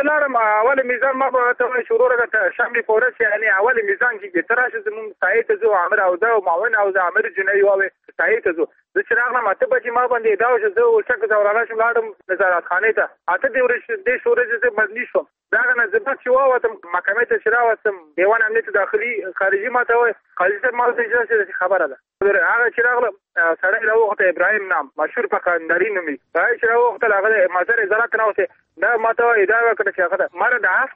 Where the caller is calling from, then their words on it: Balkh, Afghanistan; زه د بلخ ولایت اوسیدونکی یم.